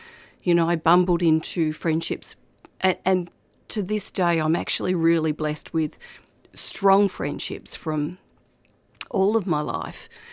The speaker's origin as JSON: {"language": "English", "town": "Melbourne", "region": "Victoria", "country": "Australia", "tie": "born or raised there", "also_born_or_lived": "Sydney", "said": "So I was born in Sydney. We came down to Melbourne when I was two."}